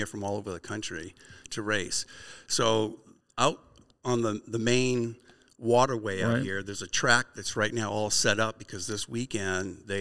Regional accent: Maine, United States; I'm from Maine.

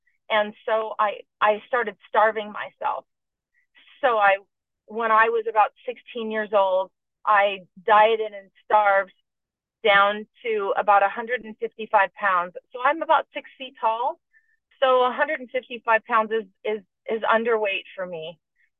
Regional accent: San Pedro, California, United States; California, which is on the coast of Los Angeles.

